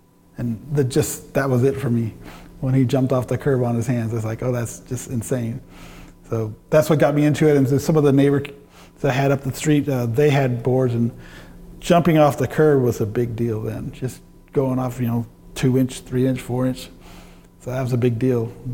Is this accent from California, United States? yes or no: yes; San Francisco, California, United States; I was born in San Francisco, yes, I was.